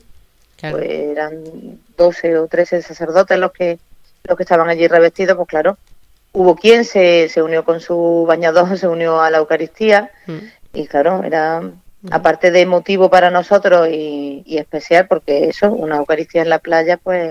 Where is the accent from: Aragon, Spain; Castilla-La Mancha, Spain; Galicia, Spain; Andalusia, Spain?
Andalusia, Spain; Montilla; los grupos no son cerrados de los que venimos de Montilla, los que vienen de otros sitios